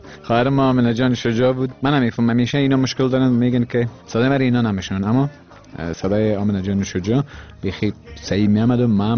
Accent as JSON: {"language": "Persian", "country": "Afghanistan", "said": "به نزد خداوند دست بالا کنن عذر کنن زاری کنن که در افغانستان عزیز ما صلح ها را میره بری و روز برسه که همه مردم ما با هم آشتی"}